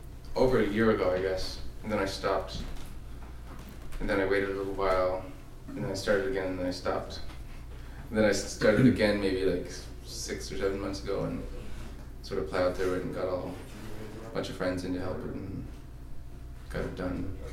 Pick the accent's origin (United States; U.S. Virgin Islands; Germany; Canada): Canada; Newfoundland and Labrador; I'm from Newfoundland.